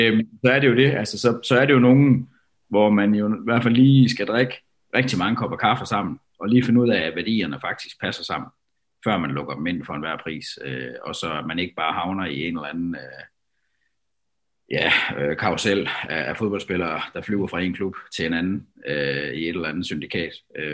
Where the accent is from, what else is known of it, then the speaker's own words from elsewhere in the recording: Esbjerg, Region of Southern Denmark, Denmark; Jeg er jo selv gammel Esbjerg-dreng